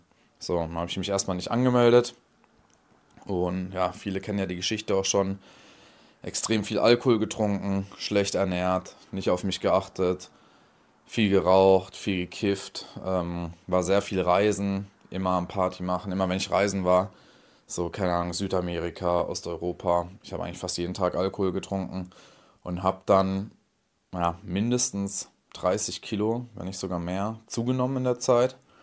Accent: Freiburg, Baden-Württemberg, Germany; Freiburg, Halbmarathon, meine Heimatstadt

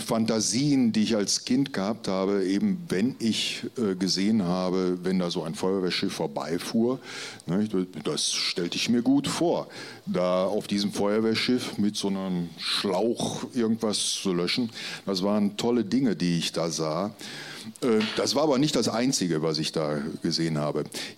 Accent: Ruhrort, North Rhine-Westphalia, Germany; Ich bin in Ruhrort groß geworden. Die ersten 10 Jahre meines Lebens habe ich in Ruhrort verbracht

